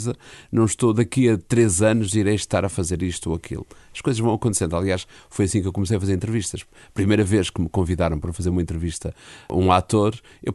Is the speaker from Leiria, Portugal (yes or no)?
no; São Félix da Marinha, Porto, Portugal; born there; eu nasci em São Félix da Marinha, que é ali perto de Espinho